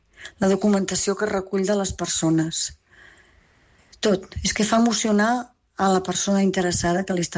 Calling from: L'Hospitalet de Llobregat, Catalonia, Spain; de l'Hospitalet

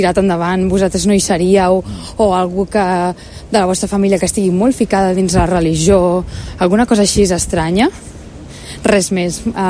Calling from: L'Hospitalet de Llobregat, Catalonia, Spain; de l'Hospitalet

